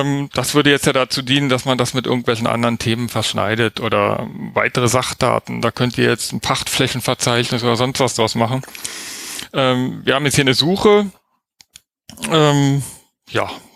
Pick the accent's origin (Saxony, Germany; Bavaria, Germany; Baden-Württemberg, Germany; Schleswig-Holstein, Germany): Baden-Württemberg, Germany; Also ich komme ja aus Baden-Württemberg, wir haben keinen Open Data oder so